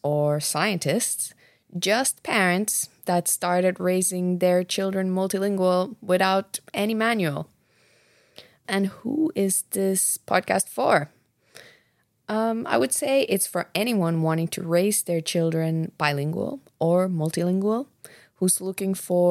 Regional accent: Finland; moved away as an adult; also born or lived in Sweden / Scotland; now in Montreal, Canada; I am originally from Finland. And when I was 18, I moved to Sweden to work there for a little bit.

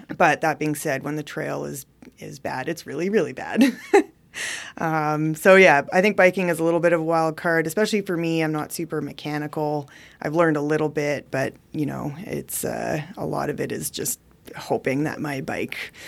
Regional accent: Yukon, Canada; having grown up watching the Yukon Quest dog sled race and just growing up in the Yukon experiencing the winter

